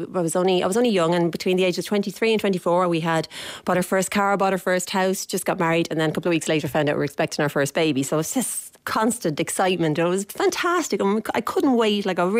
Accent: Dublin, Leinster, Ireland; I'm from Dublin.

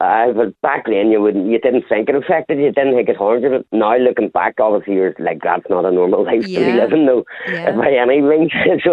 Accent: Northern Ireland, United Kingdom; And then ended up joining an organisation growing up in Northern Ireland.

